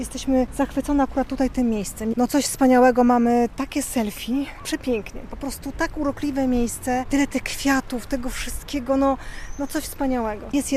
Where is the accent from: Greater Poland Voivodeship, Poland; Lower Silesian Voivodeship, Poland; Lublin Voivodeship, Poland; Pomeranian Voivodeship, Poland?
Pomeranian Voivodeship, Poland; Gdynia; Jesteśmy z Gdyni